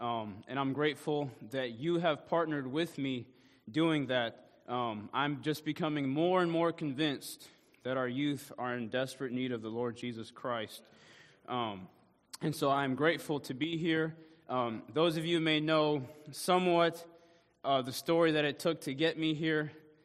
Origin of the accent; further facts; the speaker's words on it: New York, United States; So, I'm from Harlem, New York. And growing up in that part of Manhattan, my family, they didn't have a lot of money.